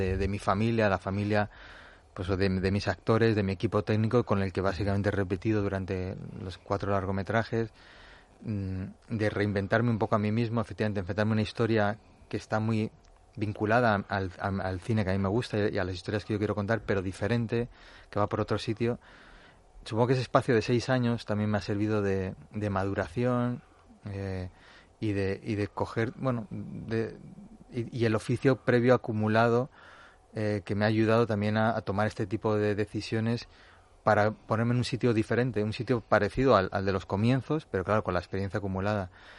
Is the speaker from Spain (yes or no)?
yes; Madrid, Community of Madrid, Spain; born there; Yo siempre digo que he nacido en Madrid por accidente, que yo me siento cántabro.